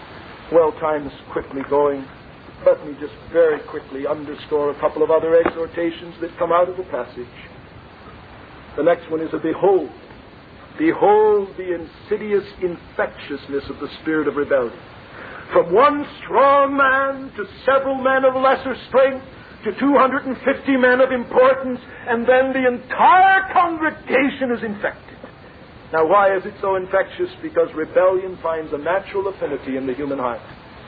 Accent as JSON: {"language": "English", "country": "United States", "said": "I'm ashamed, as an American, that we have at the head of government men whose ethics and morals could even be questioned"}